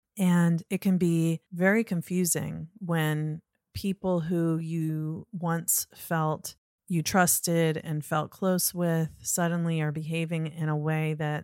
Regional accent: Norfolk, Virginia, United States; I grew up in Norfolk, but they're right next to each other. So when I speak with her, I hear her Tidewater accent and it feels very much like home.

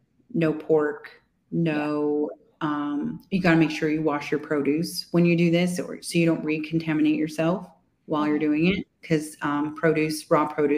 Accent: United States; But I'm typical American.

